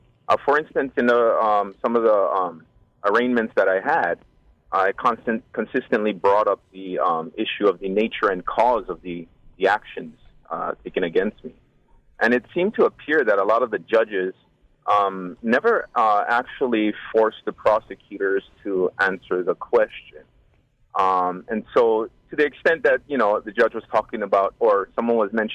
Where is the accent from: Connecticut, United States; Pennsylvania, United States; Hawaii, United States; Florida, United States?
Hawaii, United States; Waianae; I'm from Waianae Uka.